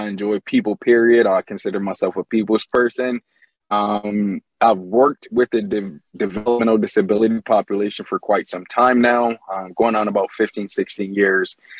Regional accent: Syracuse, New York, United States; also born or lived in Buffalo; I do relationship coaching. I do life coaching. I'm from Syracuse, New York. I lived in Buffalo, how I met Superstar as I was working with her.

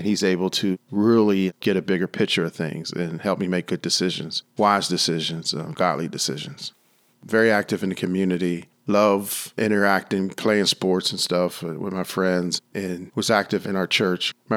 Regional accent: Pittsburgh, Pennsylvania, United States; I was born here in Pittsburgh in January 19th, 1959. Initially was on the hill. Sixth grade, we moved over into Chartiers area.

